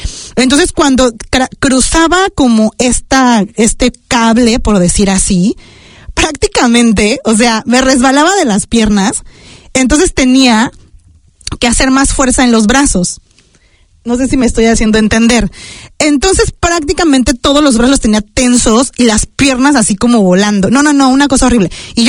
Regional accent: Mexico; now in New Zealand; la mexicana que vive en Nueva Zelanda pensando en vivir en México

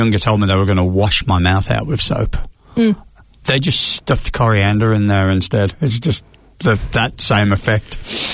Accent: England, United Kingdom; I'm English.

